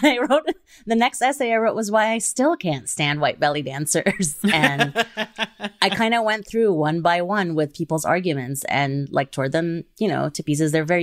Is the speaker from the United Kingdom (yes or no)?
no; Kuwait; moved away; I grew up in a country that was very conservative in terms of women's bodies. I grew up in Kuwait